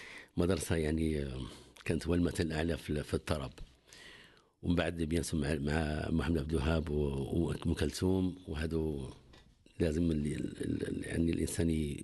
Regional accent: Fez, Fès-Meknès, Morocco; أنا من مدينة فاس، نشأت في بيئة فنية من جد كان إمام وخطيب في مسجد القرويين، وتعلمت أول شيء هو تجويد القرآن في القرويين

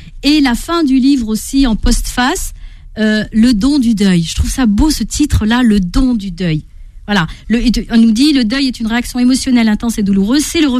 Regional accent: Cargèse, Corsica, France; ça m'a reconnecté à un souvenir au village de Cargès, là où j'ai grandi.

